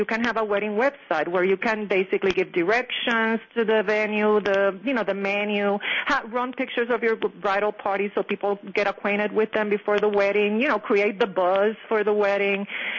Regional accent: Puerto Rico; also born or lived in Los Angeles; I'm from Puerto Rico, so I had a small wedding in Puerto Rico for my relatives there, and then I had a big party for my friends in California when I used to live in L.A.

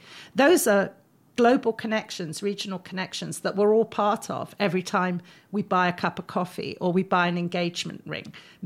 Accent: Ghana; born there; I was born in Ghana, which is one of the major chocolate producers.

